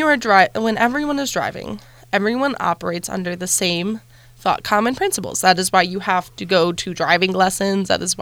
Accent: Cleveland, Ohio, United States; also born or lived in Akron; Like, I'm from Cleveland and Akron

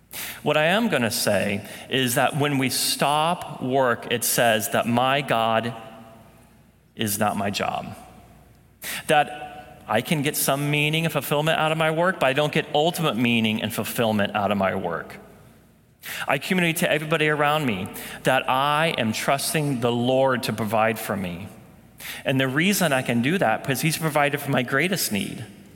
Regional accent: Phoenix, Arizona, United States; As Ryan said, I'm from Phoenix. We don't have a ton of grass in Phoenix.

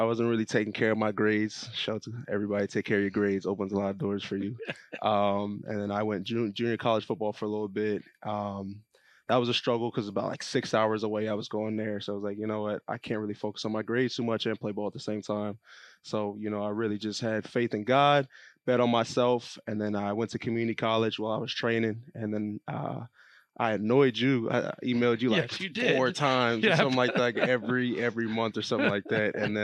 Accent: Flemington, New Jersey, United States; So I'm from Flemington, New Jersey, Hunterdon County. I'm one of four.

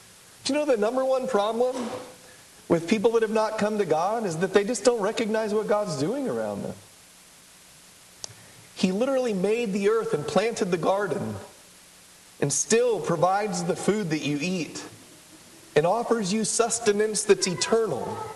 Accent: San Diego, California, United States; I grew up in San Diego, California. We had a little church there close to the coast.

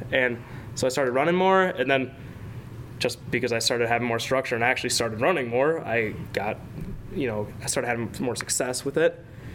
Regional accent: Minnesota, United States; Like I said, I'm from Minnesota, right above the Twin Cities, just by like a half hour.

